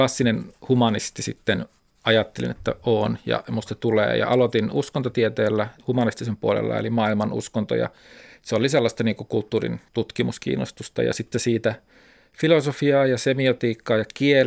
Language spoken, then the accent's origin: Finnish; Kokkola, Central Ostrobothnia, Finland; Kokkolasta, Keski-Pohjanmaalta.